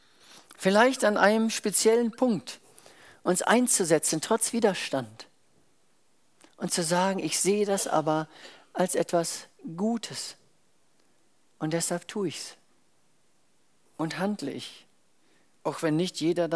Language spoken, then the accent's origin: German; South Africa; Ich bin in Südafrika aufgewachsen.